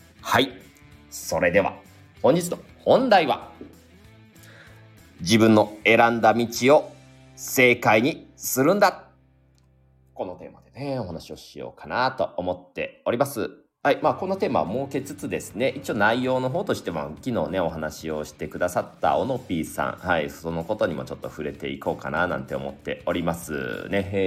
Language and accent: Japanese; Kyoto, Japan; まあ、京都人ですからね